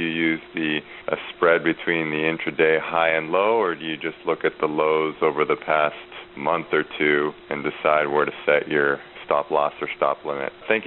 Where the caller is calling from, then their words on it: Walnut Creek, California, United States; I was calling from Walnut Creek.